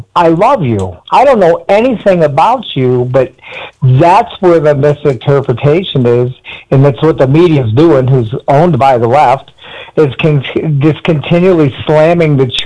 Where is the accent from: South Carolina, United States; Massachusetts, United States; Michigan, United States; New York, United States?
Michigan, United States; I'm from Michigan, and the Muslim population is huge.